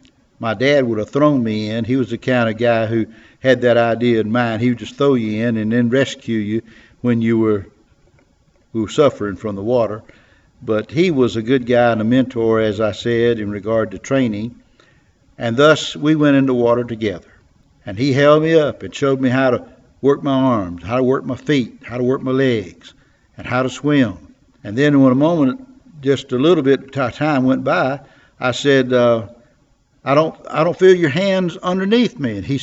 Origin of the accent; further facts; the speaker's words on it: Kosciusko, Mississippi, United States; I was growing up in Otala County down in Kosciuszko, Mississippi, back 74 years ago.